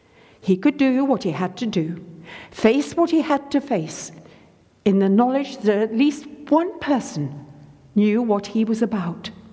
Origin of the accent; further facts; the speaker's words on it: United Kingdom; We're British and we're Anglican, and everything in moderation is our motto.